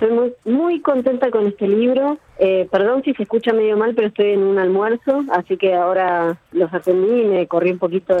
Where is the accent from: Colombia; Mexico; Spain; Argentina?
Argentina; Buenos Aires; Soy de Buenos Aires, nací acá, soy bien porteña.